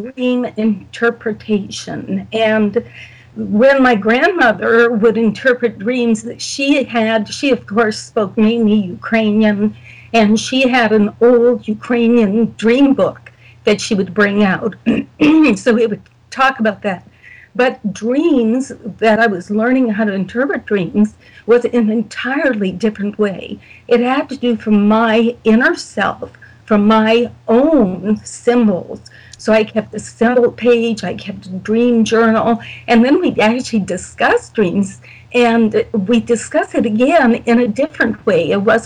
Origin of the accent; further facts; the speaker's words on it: Canada; now in Toronto, Canada; I'm from Canada, and in those days, there was no internet, no nothing, so how would